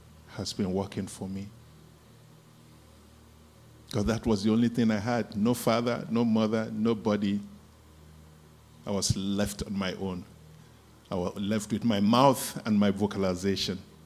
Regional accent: Jos, Plateau, Nigeria; I was born in Jos and I grew up in Jos until I left.

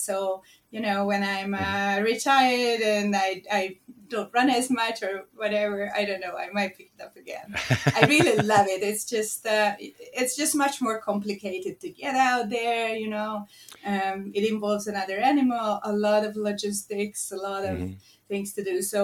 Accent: Budapest, Hungary; English is a second language; there was a little club that was in Budapest, my hometown, the national team for the modern pentathlon train there

